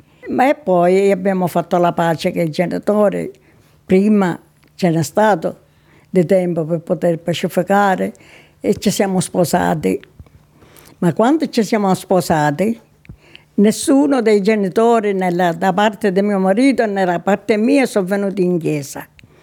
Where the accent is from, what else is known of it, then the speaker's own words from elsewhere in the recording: Floridia, Sicily, Italy; born there; Io sono nata in Sicilia, Floridia, provincia di Siracusa, nel 1929.